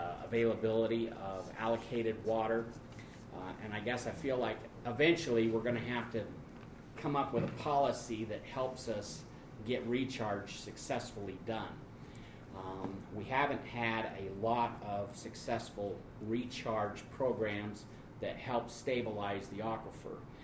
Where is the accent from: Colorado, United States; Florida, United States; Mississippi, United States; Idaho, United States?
Idaho, United States; Blackfoot; I'm from Blackfoot, Idaho. I am a farmer, a groundwater pumper in the Blackfoot area.